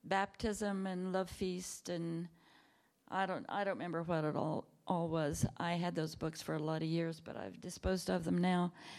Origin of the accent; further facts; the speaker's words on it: Quinter, Kansas, United States; I was born and raised in Kansas. I was born in the farmhouse where I was raised. And it's a little town called Quinter. I was just a kid and out in the plains of Kansas.